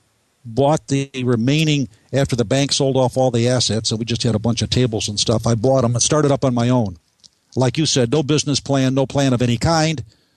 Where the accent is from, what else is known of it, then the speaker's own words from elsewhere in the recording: New York, United States; Upstate New York, and the dairy country